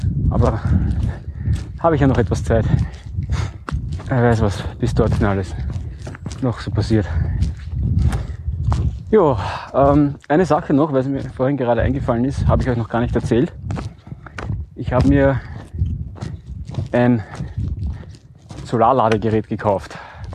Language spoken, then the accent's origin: German; Austria; Zwischendurch ein paar Kiefern oder Föhren, wie es bei uns in Österreich heißt.